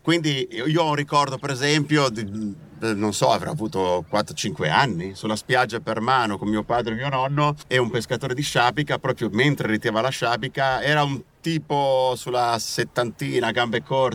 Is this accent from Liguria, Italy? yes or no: yes; Genoa, Liguria, Italy; born there; Al di là che sono nato a Genova con la mia famiglia